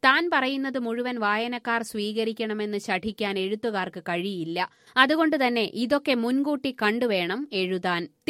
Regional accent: Mahe, Puducherry, India; പുഴ മുതൽ പുഴ വരെ മയ്യഴിയുടെ 3 ഭാഗങ്ങളും പുഴയാണ്. ആ മയ്യഴിയിലാണ് ഞാൻ ജനിച്ചു വളർന്നത്. പുഴ എനിക്കെന്നും പ്രചോദനമായിരുന്നു.

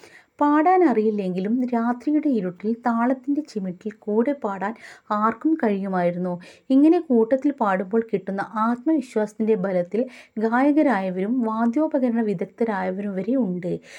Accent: Njekkanal, Kerala, India; ഞെക്കനാൽ എന്ന ഗ്രാമത്തിൽ ഇരുവശവും ക്രിസ്ത്യൻ പള്ളികൾ കാവിൽ നിൽക്കുന്ന ഒരു വീട്ടിലാണ് ഞാൻ ജനിച്ചു വളർന്നത്.

